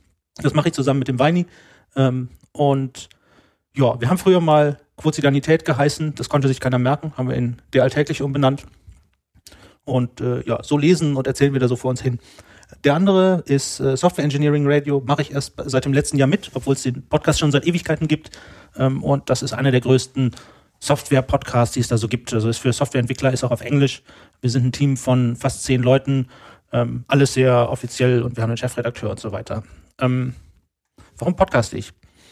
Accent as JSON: {"language": "German", "country": "Germany", "said": "31 Jahre alt. Ich habe die magische 30 geknackt und lebe noch. Man wundert sich ja dann selber immer. Ich komme aus Deutschland und nachdem ich jetzt so die letzten etwa 12 Jahre immer mal wieder alle 3 Jahre die Stadt gewechselt habe, hoffe ich, dass ich jetzt mal ein bisschen länger in Hamburg bleibe"}